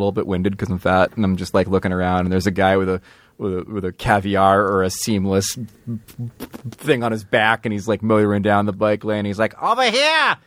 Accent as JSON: {"language": "English", "country": "Canada", "accent": "Canadian", "said": "That's my Canadian accent."}